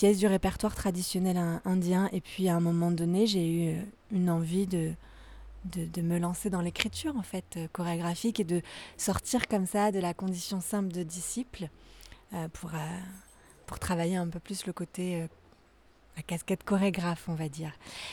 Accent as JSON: {"language": "French", "country": "France", "tie": "born or raised there", "said": "moi j'ai grandi en France et j'ai été élevée par ma mère française et mon père est mauricien. Donc il y a 5 générations du côté de mon père, ils étaient en Inde du Sud"}